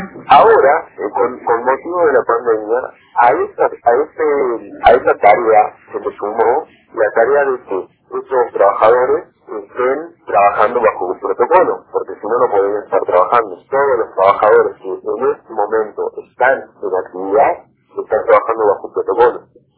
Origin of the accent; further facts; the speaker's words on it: Salta, Argentina; yo soy salteño, yo vivo en campo, soy médico, pero trabajo para una empresa que está en distintas provincias de Argentina.